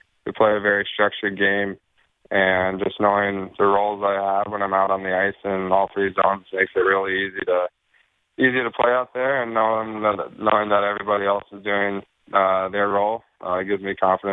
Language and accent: English; Colorado, United States; Played like minors or whatever, or youth hockey growing up in Colorado